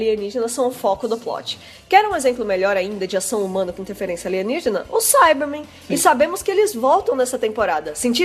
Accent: Varjota, Ceará, Brazil; tenho 22 anos e sou de Varjota, interior do Ceará.

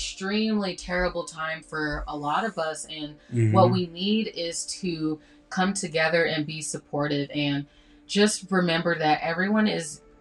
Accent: Tulsa, Oklahoma, United States; I mean, I'm literally from Tulsa, so, like, the race riot being right from my hometown

